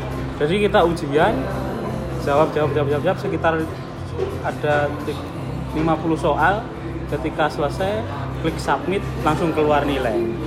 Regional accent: Kebumen, Central Java, Indonesia; now in South Korea; Ya, kalau di kita Jawa Tengah. Kebumen

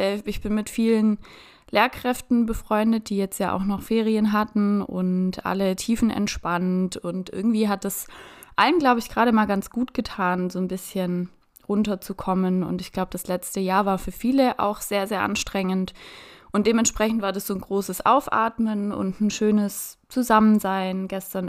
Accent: Reutlingen, Baden-Württemberg, Germany; wo ich herkomme, meine Geburtsstadt in Reutlingen

